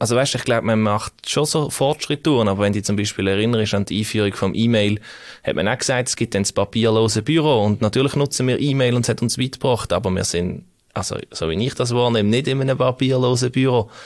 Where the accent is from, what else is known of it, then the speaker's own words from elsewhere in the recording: Basel, Basel-Stadt, Switzerland; habe mich jetzt auch vor letztes Jahr, glaube ich, einbürgert in Riechen. Mhm. Und jetzt bin ich auch Basler und Riechener. Ja, also Basel-Städter, da hat es mich nie etwas aus dem Kanton gezogen.